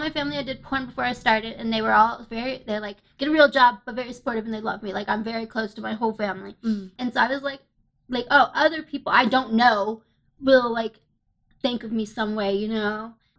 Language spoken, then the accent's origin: English; Ohio, United States; I'm very into sandwiches. I'm from Ohio.